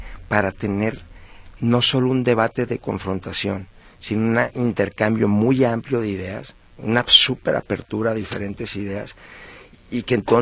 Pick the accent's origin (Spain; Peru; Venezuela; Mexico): Mexico; iba a decir nosotros como mexicanos